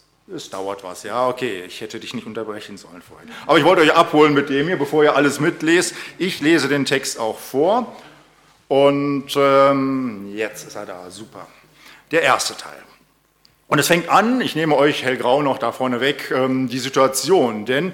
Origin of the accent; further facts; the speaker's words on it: Weinsberg, Baden-Württemberg, Germany; da war ich Besucher in der evangelischen Kirche in meinem Heimatdorf. Ich wohne in einem kleinen Dorf, das zur Stadt Weinsberg dazugehört.